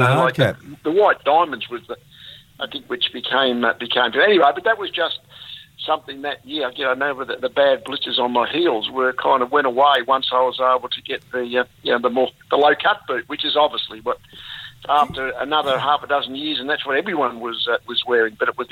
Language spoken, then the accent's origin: English; Chelsea, Victoria, Australia; No, I came from Chelsea out in the suburbs, and I played the year before as a 16-year-old.